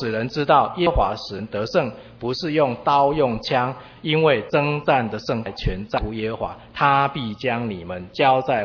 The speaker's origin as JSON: {"language": "Chinese", "region": "Chiayi", "country": "Taiwan", "tie": "born or raised there", "said": "我以前是在嘉义教会长大的啊，他是我宗教教育老师"}